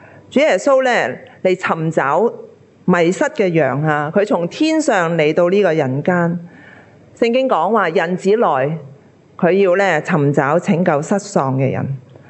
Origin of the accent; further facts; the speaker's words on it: Hong Kong; 我们香港人就很简单，经常周围吃饭的